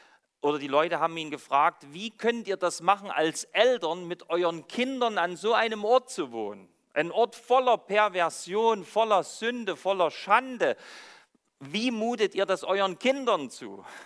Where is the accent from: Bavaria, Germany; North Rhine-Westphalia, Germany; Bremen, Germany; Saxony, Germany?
Saxony, Germany; Ich hatte euch erzählt, dass ich aus Sachsen komme, dort bin ich aufgewachsen